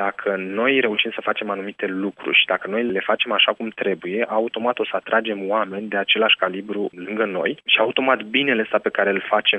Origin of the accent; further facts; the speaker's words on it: Romania; Când mă întreba cineva de unde sunt, sunt din România